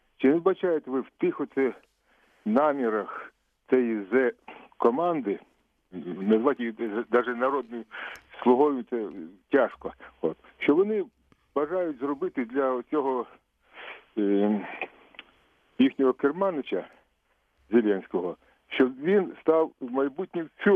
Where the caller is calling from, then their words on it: Kyiv Oblast, Ukraine; Київська область.